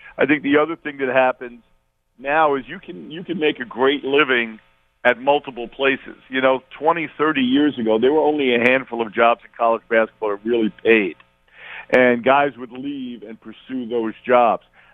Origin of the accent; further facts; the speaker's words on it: Queens, New York, United States; So I'm born and raised in Queens. I was sneaking into St. John's games when I was 10 years old.